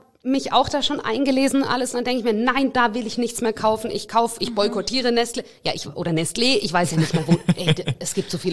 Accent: Russia; born or raised there

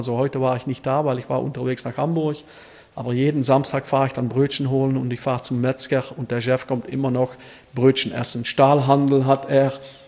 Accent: Elsloo, Limburg, Netherlands; ich komme aus Elsloo

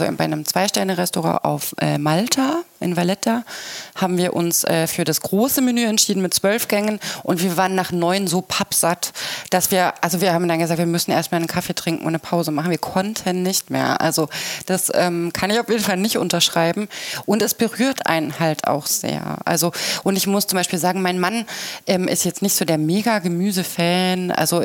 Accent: Southern Germany, Germany; Wir sind natürlich da im Süden Deutschlands innerhalb von 4-5 Stunden.

